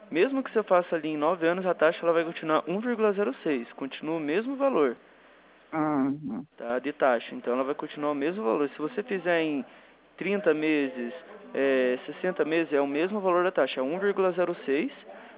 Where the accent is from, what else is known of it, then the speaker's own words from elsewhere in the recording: Curitiba, Paraná, Brazil; Eu sou daqui do Curitiba, do Sítio Cercado.